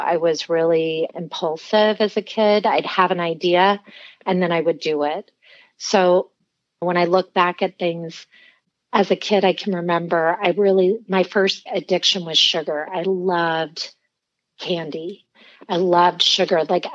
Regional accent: Hawaii, United States; So I was born and raised in Hawaii. I grew up there.

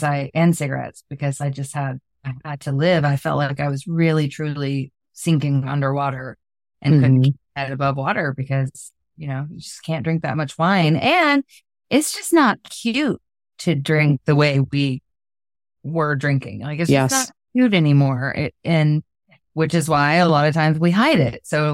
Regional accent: Alpharetta, Georgia, United States; Okay. I'm from Alpharetta.

